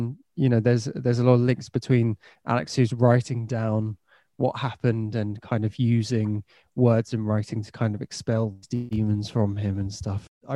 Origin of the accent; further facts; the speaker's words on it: United Kingdom; It's like, as a Brit, I was like, oh no.